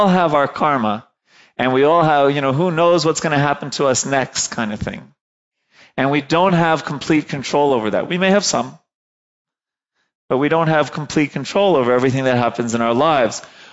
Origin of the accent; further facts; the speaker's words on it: New York, United States; I'm from New York. They do that in New York.